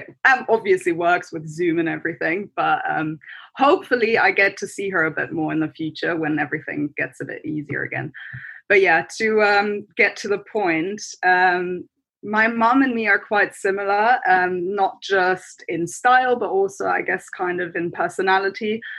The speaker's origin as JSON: {"language": "English", "country": "Germany", "second_language": "English", "moved": "yes", "lives_now": "London, United Kingdom", "said": "I am originally from Germany, but I've been living in London for quite a few years now. Kind of got stuck a little bit here, but my family is still in Germany."}